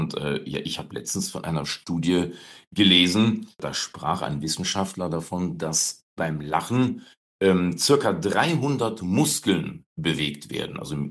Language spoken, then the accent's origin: German; North Rhine-Westphalia, Germany; Hier bei uns im Rheinland sagt man ja auch, da lachst du dich kaputt.